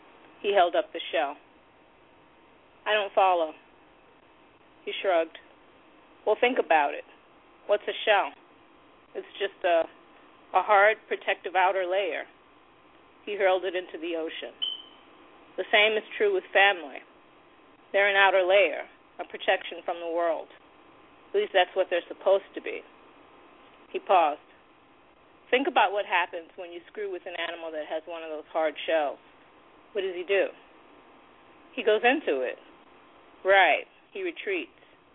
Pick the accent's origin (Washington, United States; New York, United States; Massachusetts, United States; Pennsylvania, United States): Massachusetts, United States; Boston; moved away; You know, I grew up in Boston, but, you know, I fled.